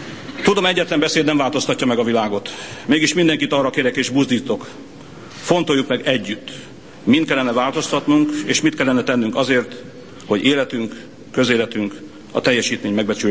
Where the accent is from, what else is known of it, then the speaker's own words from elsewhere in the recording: Győr-Moson-Sopron, Hungary; És végezetül szólítom szülőföldem lakóit, a rába közi embereket, akik arra tanítottak engem, hogy csak az elvégzett munka termi meg gyümölcsét.